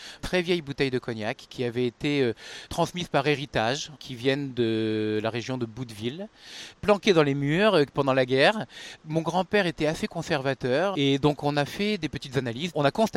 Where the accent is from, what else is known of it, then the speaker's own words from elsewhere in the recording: Nouvelle-Aquitaine, France; On a remarqué que l'immobilier était un petit peu plus abordable dans notre petit coin de Charente. Et on est revenu, on a eu notre premier enfant et on est revenu dans ma région natale.